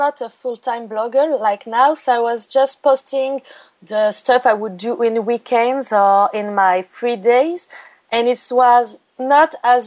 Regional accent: Cannes, Provence-Alpes-Côte d'Azur, France; English is a second language; now in Paris, France; I was born in France, in Cannes. It's the south of France.

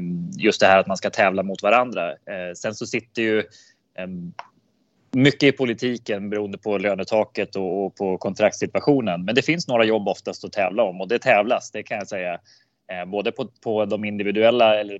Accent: Sweden

